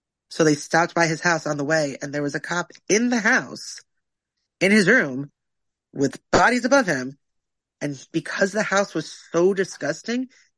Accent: Wappingers Falls, New York, United States; also born or lived in Poughkeepsie; I was born in Poughkeepsie, raised in Wappingers, so it's like just north or just south of Poughkeepsie.

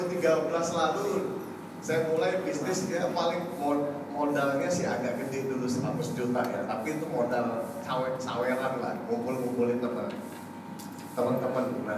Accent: Tanjung Enim, South Sumatra, Indonesia; Lo lagi asal mana sih? Palembang, gue. Palembangnya mana? Tanjung Enim.

